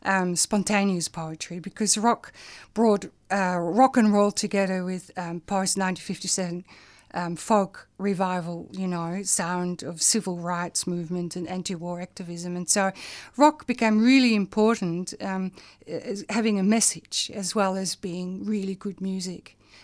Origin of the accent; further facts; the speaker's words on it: Netherlands; now in Australia; I'm a migrant, but I'm comfortable, you know, like I've lived here since 1963. I'm Australian, you know, I'm Dutch Australian.